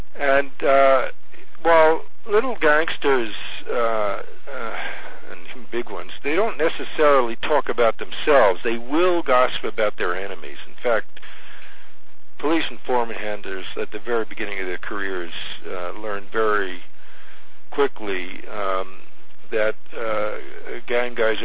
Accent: New York, United States; I'm from New York, by the way.

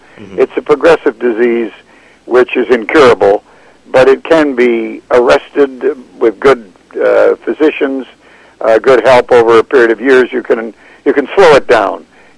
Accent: Prince Rupert, British Columbia, Canada; This was during the war when I was growing up in Rupert.

